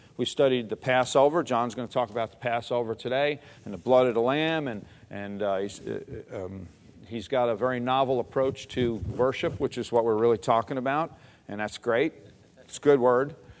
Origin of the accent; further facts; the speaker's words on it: New York, United States; When I was a kid growing up in New York, we'd be out there cutting up in the street